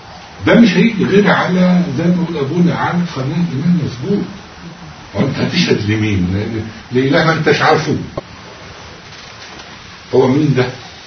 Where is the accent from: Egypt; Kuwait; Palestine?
Egypt; moved away; فعارفين ان انا من مصر